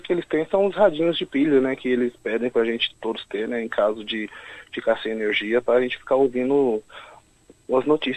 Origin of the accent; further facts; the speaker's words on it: Três Lagoas, Mato Grosso do Sul, Brazil; moved away; Eu sou de Mato Grosso do Sul, Três Lagoas.